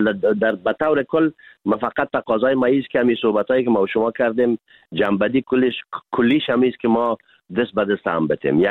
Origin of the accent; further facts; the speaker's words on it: Afghanistan; به عنوان یک افغان کاملا بی‌طرف